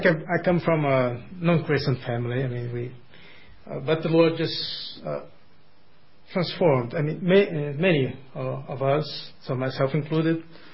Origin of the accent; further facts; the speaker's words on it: Belém, Pará, Brazil; No, no, I come from Brazil.